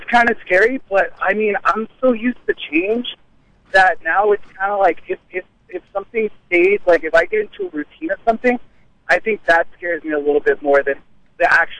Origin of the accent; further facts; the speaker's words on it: United States; I was forced to move to Mexico to fix my papers. I've never been to Mexico. I grew up in the United States.